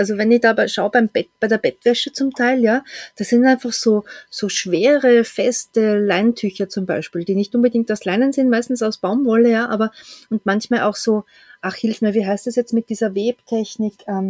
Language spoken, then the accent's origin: German; Austria; Bei uns in Österreich